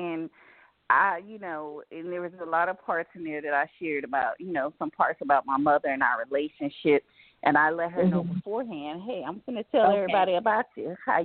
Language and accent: English; Houston, Texas, United States; also born or lived in Washington, United States / Louisiana, United States / Florida, United States; I was born in Washington, D.C., but raised between Houston, Louisiana, and Florida.